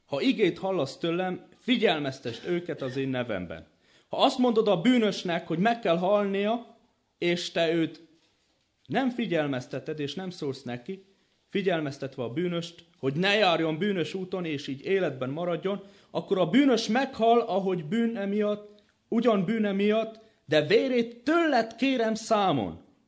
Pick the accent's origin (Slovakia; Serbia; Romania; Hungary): Romania; Apața, Brașov County; hazamentem a szülőfalumba, Apácain, Apácai Csere Jánosnak a szülőfalujából származom.